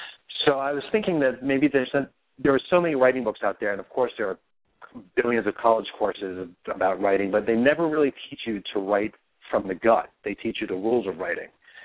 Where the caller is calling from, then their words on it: New York, United States; I am in New York in my sister's house, standing looking at the dog sleep.